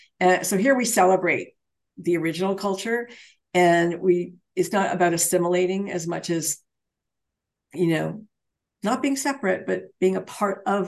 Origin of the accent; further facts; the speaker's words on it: Canada; I'm a Canadian, I can tell them.